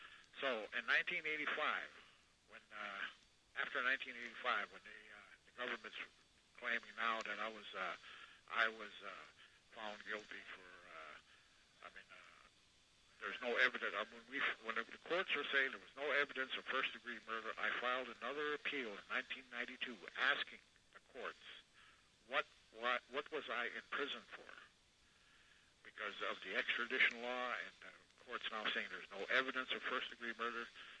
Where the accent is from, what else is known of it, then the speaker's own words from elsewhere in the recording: North Dakota, United States; I was raised on the Turtle Mountain Chippewa Reservation and also the Fort Todd Dakota Reservation.